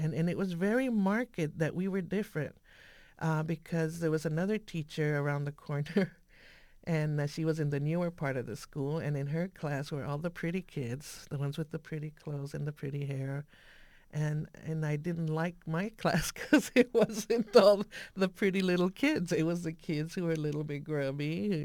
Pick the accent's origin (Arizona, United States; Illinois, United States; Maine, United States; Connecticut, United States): Arizona, United States; going back to growing up in Arizona